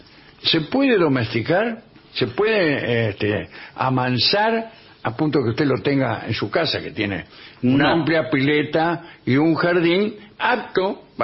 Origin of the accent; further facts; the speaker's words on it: Serrano, Córdoba, Argentina; Soy de Serrano, camionero. Sí.